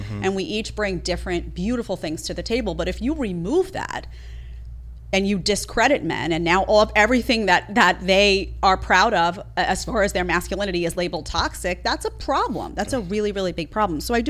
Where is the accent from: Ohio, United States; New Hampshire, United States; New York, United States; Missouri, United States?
New York, United States; New York City; I'm watching New York City, my hometown, get destroyed.